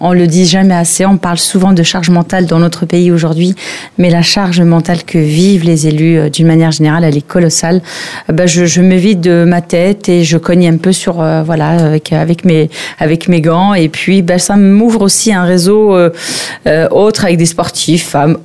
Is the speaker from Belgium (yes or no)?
no; Grand Est, France; now in Val-d'Oise, France; Avant d'être valdoisienne, je suis aussi lorraine de cœur. Je viens de la Moselle.